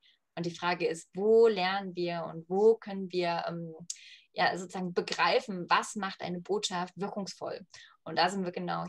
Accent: Leipzig, Saxony, Germany; Ich bin Leipzigerin durch und durch

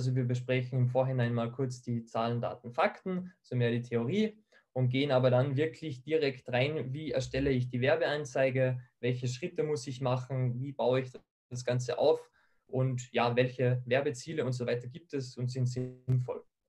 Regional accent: Austria; ich komme aus Österreich und ich bin seit nun mittlerweile gut 2 Jahren bei euch als Dozent mit dabei.

